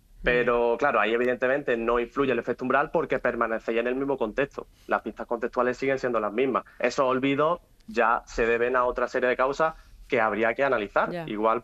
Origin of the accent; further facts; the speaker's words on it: Málaga, Andalusia, Spain; estaba pues en una plaza aquí en Málaga, de donde yo soy